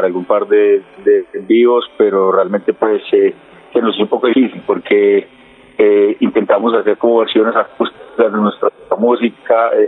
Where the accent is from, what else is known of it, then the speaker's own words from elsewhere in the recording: Andean region, Colombia; De la región de donde nosotros somos, del interior de Colombia, la zona andina, la zona de las montañas.